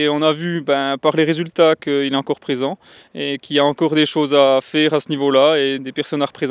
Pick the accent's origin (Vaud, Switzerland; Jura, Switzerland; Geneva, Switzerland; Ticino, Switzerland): Jura, Switzerland; parce que moi je venais du Jura, je venais d'arriver